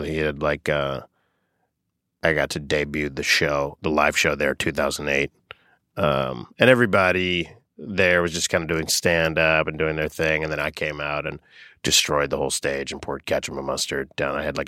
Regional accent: Boca Raton, Florida, United States; Boca Raton, Florida.

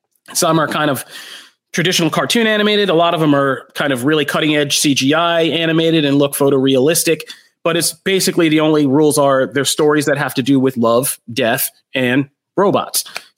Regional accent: Pennsylvania, United States; I'm from Pennsylvania.

